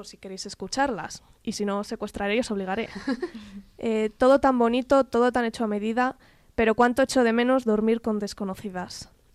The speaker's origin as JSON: {"language": "Spanish", "town": "Valladolid", "region": "Castile and León", "country": "Spain", "said": "y soy de Valladolid."}